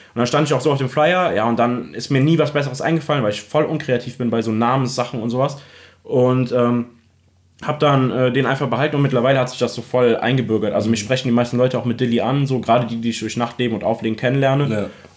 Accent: Remagen, Rhineland-Palatinate, Germany; now in Bad Breisig, Germany

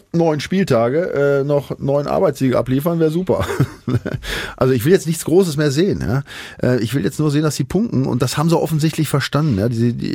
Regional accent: Lower Saxony, Germany

